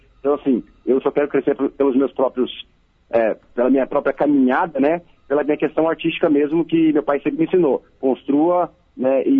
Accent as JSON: {"language": "Portuguese", "town": "Campo Grande", "region": "Mato Grosso do Sul", "country": "Brazil", "tie": "born or raised there", "said": "Eu fui criado em Campo Grande, Mato Grosso do Sul, que recebe uma latinidade gigantesca de fronteira, né?"}